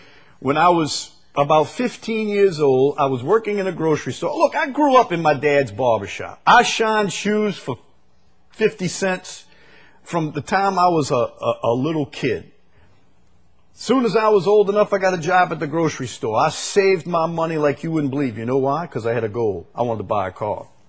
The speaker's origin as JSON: {"language": "English", "region": "Louisiana", "country": "United States", "tie": "born or raised there", "said": "I grew up down in St. Bernard Parish. I remember as a kid living in a tract house, no air conditioning."}